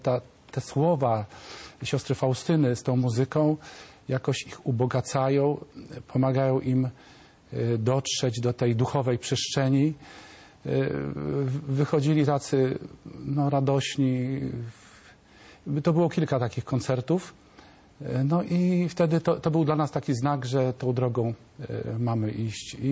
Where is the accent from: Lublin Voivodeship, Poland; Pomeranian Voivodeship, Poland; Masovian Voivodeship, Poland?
Lublin Voivodeship, Poland; Zamość; A pierwszy koncert w ogóle odbył się w Zamościu, to jest moje rodzinne miasto